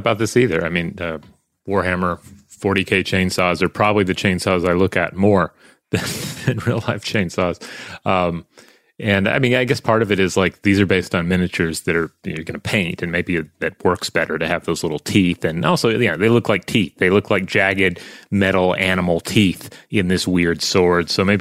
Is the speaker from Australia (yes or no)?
yes; Tasmania, Australia; I grew up in Tasmania, where logging was a big thing